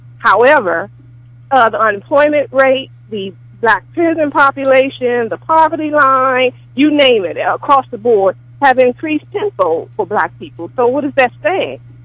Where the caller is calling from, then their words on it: Bowie, Maryland, United States; I'm calling from Bowie, Maryland.